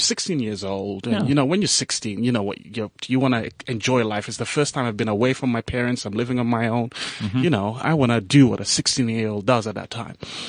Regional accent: Gambia; English is a second language; now in United Kingdom; that look, I'm from the Gambia, for crying out loud.

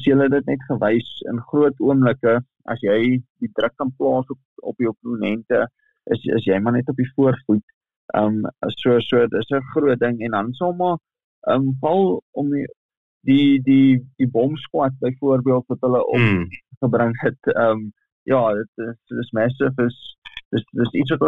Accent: Bloemfontein, Free State, South Africa; ek kom daar van Bloemfonteins wereld af, ek was in Grey College gewees daar.

